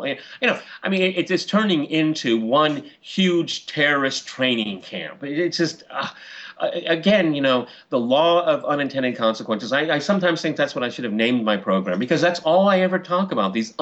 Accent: California, United States; Well, I mean, I come from California.

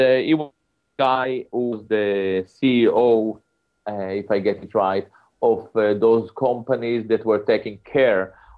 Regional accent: Israel; I'm from Israel

